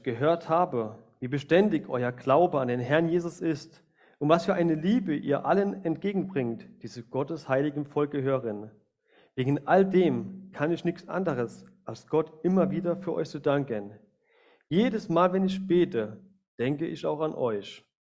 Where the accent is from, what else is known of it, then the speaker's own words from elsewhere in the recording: Kaiserslautern, Rhineland-Palatinate, Germany; wie ihr schon an meinem Akzent hört, ich komme nicht hier aus der Gegend. Ich komme aus Kaiserslautern die Ecke, das in Rheinland-Pfalz liegt, also Südwesten, bei Ramstein ungefähr.